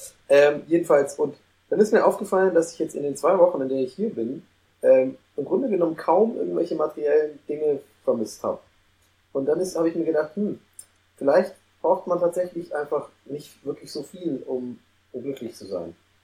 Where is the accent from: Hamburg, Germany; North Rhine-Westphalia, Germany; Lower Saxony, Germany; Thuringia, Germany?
Hamburg, Germany; Ich bin Hamburger, ich wohne hier